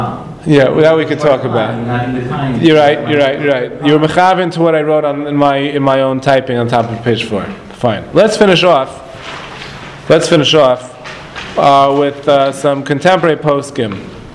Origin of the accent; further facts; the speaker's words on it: New York, United States; For me as a New Yorker living in this neighborhood